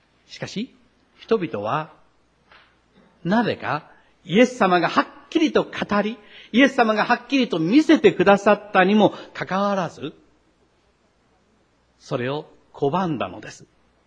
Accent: Kochi, Japan; born there; 私は1943年の8月5日に生まれました。高知で生まれました。

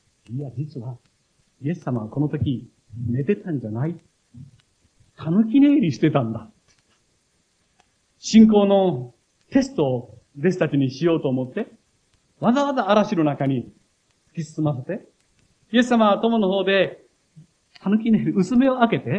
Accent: Nakanohama, Kochi, Japan; born or raised there

